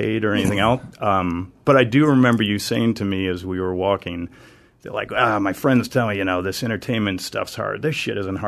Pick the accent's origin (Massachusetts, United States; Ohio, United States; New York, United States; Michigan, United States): Massachusetts, United States; Boston; I grew up in Boston.